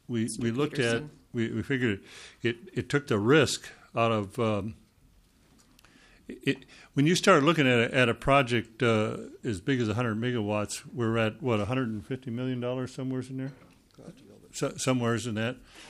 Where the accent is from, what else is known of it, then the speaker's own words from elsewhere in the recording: Minnesota, United States; I'm a farmer from Jackson County, past president of the Minnesota Corn Growers and also a board member.